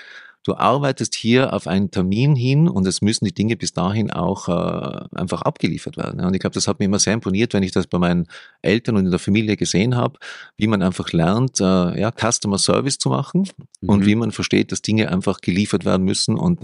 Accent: Tyrol, Austria; ich komme aus Tirol

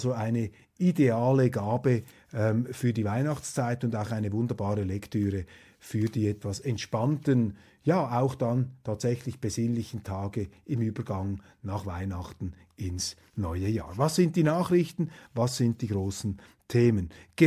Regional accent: Switzerland; Nein, wir stehen dazu, wir sind Schweizer.

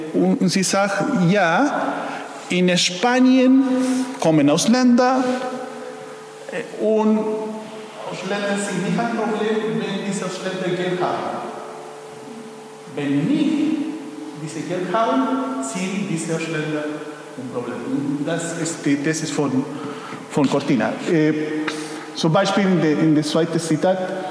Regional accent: Chile; Und bei uns in Chile, in unserer Umgangssprache, das ist was für mich sehr interessant.

